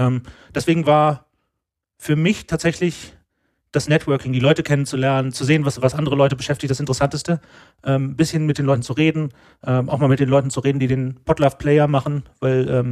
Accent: Germany; 31 Jahre alt. Ich habe die magische 30 geknackt und lebe noch. Man wundert sich ja dann selber immer. Ich komme aus Deutschland und nachdem ich jetzt so die letzten etwa 12 Jahre immer mal wieder alle 3 Jahre die Stadt gewechselt habe, hoffe ich, dass ich jetzt mal ein bisschen länger in Hamburg bleibe

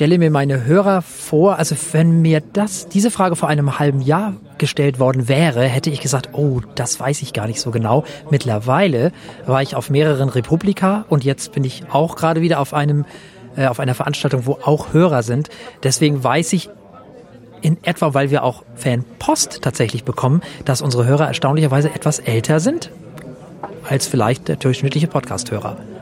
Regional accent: Flensburg, Schleswig-Holstein, Germany; Ich bin geboren im Jahre 1970. Ich komme aus Deutschland, allerdings aus Flensburg, was bedeutet, dass ich deutscher Staatsbürger dänischer Nationalität bin.

